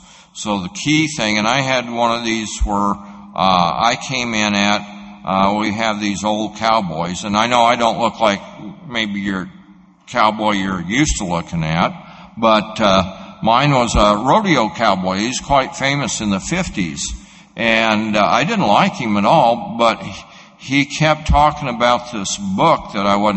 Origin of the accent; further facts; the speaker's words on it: Wyoming, United States; We're the least populated state in the Union, Wyoming is. But in my hometown, which is about 60,000, we have 15 registered groups